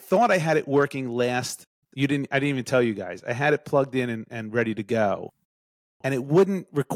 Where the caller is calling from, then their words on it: Philadelphia, Pennsylvania, United States; I'm back in Philly.